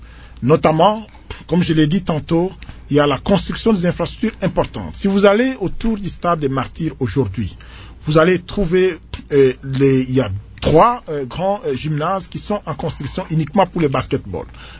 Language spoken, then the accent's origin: French; Kinshasa, DR Congo; ici chez nous à Kinshasa. Vous savez, Kinshasa, c'est la plus grande ville francophone du monde, oui.